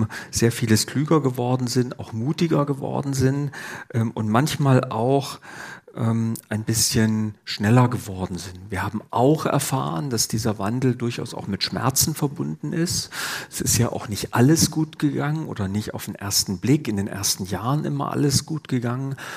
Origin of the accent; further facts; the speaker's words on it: Weimar, Thuringia, Germany; born there; Ich bin in Weimar geboren.